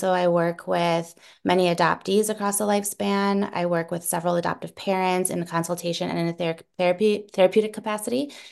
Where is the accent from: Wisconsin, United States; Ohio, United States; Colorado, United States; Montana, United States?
Wisconsin, United States; Milwaukee; also born or lived in Santiago, Chile; now in Minnesota, United States; I was born in Santiago, Chile in the mid 80s, and I was adopted into a white Jewish family in Milwaukee, Wisconsin, so Midwest girl.